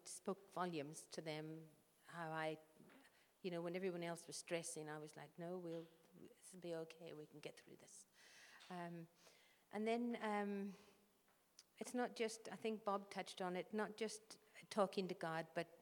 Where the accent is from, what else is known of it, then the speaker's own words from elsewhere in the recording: Ireland; I'm Irish, I'm not English, so it was 2 months in England, and that was very stressful for me.